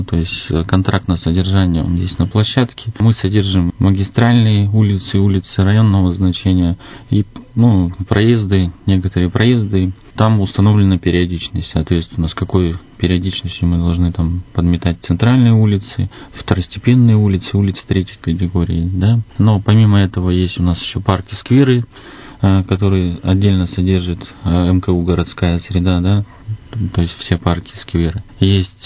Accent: Irkutsk, Irkutsk Oblast, Russia; родился я в городе Иркутске. Вырос в Свердловском районе, закончил 5-ю школу, далее отучился в политехе, Иркутский государственный технический университет

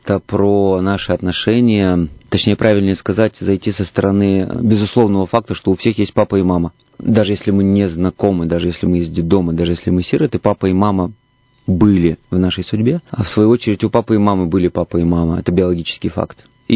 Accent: Siberia, Russia; born there; now in Moscow, Russia; я родился в Сибири, для меня это важно, я люблю Сибирь. И сейчас, помимо того, что живу в Москве, у меня есть дом на Алтае, я много времени провожу у себя на Алтае.

